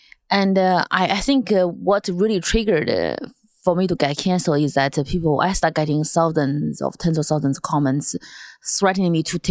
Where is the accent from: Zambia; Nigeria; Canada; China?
China; English is a second language; now in United States; Mine is about being Asian growing up in China and coming here as immigrant.